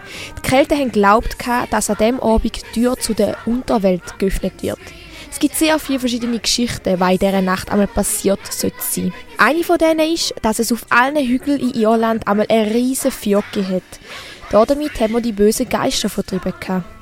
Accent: Switzerland; Bei uns in der Schweiz ist Halloween zum ersten Mal durch den E.T.-Film bekannt worden.

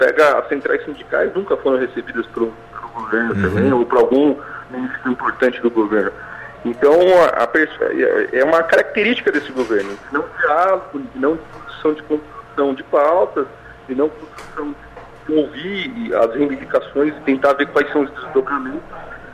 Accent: São Paulo, Brazil; Eu sou aqui de São Paulo

